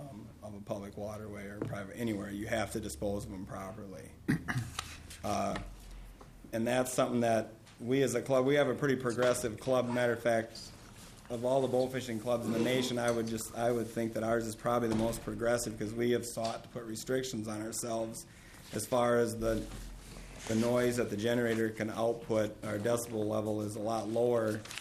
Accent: Mankato, Minnesota, United States; from Mankato.

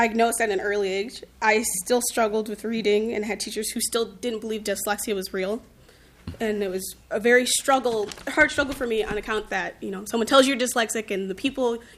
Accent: St. Paul, Minnesota, United States; I was born and raised here in St. Paul, and I was in the public schools here.

